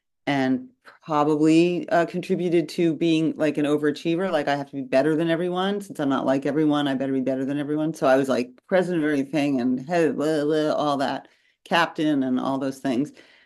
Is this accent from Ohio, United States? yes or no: no; New York City, New York, United States; I was raised in New York City with a mother who had been a model.